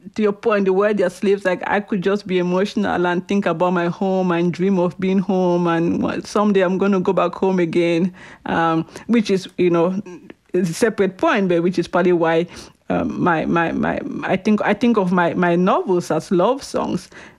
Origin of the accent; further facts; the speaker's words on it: Cameroon; now in United States; growing up in Cameroon, I saw the adults going to vote and I watched them